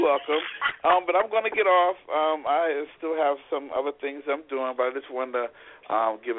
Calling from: North Carolina, United States; I'm calling from North Carolina.

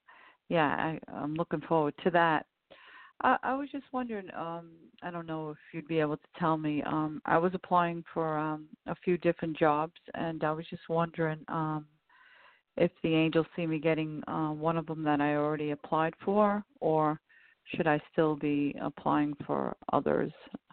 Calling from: New York, United States; I'm calling from New York.

